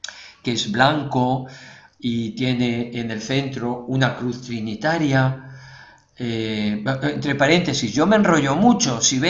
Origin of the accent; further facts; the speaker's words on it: Valdepeñas, Castilla-La Mancha, Spain; Yo soy de Valdepeñas, de Ciudad Real, de Castilla-La Mancha, la tierra de Don Quijote, como le digo yo a los italianos, para que me sitúen la región. Y efectivamente allí nací un 16 de julio, el día de la Virgen del Carmen. Y vivía enfrente de una ermita, la ermita de San Marcos